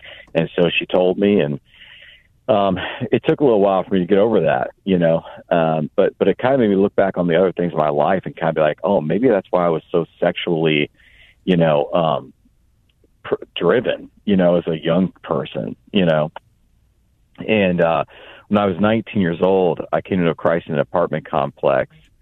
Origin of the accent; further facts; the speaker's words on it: Florida, United States; also born or lived in Anderson, Indiana; I was born in Indiana, in Anderson, Indiana. And my family moved down to Florida when I was about 6 years old.